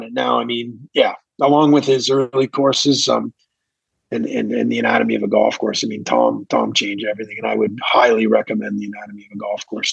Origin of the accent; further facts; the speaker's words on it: Windsor, Ontario, Canada; I grew up in Windsor, Ontario, across the river from Detroit.